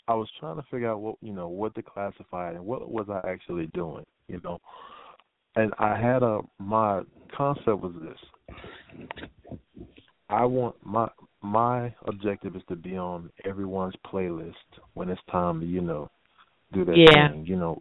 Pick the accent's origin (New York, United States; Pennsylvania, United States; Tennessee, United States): Tennessee, United States; Chattanooga; I'm originally from Chattanooga, and we've been having a lot of violence and gang violence and shooting violence here lately.